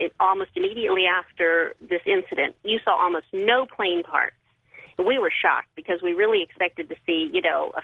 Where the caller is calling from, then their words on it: Washington, District of Columbia, United States; I'm calling from Washington, D.C.